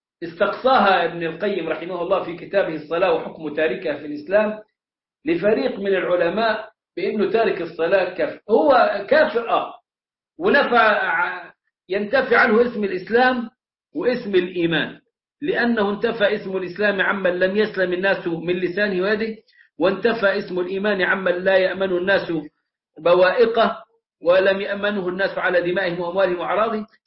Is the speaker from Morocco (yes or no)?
no; Egypt; وتبقى من الواحده للثانيه في توقيت بلدنا مصر حفظها الله